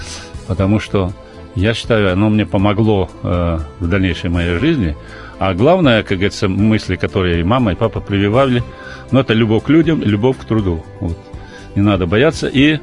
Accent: Belarus; moved away as an adult; also born or lived in Saint Petersburg; now in Moscow, Russia; я родился в Беларуси, закончил там среднюю школу, затем поступил учиться в высшее учебное заведение в Ленинград в то время, сейчас Санкт-Петербург. Женился, жена русская, вот, прожил, вот до сих пор живу в Москве, жил в Ленинграде, под Ленинградом.

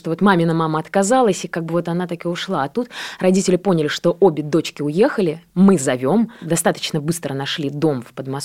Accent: Borisov, Minsk Region, Belarus; also born or lived in Grodno; и я родилась в Гродно. И родители поняли, что тяжеловато вдвоем работать и растить двух дочек, и они вернулись в город Борисов

